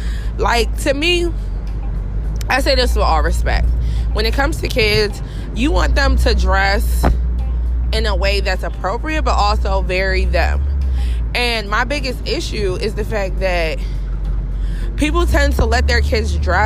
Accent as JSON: {"language": "English", "region": "New Jersey", "country": "United States", "said": "So I'm from Jersey. We don't have kiddie discos."}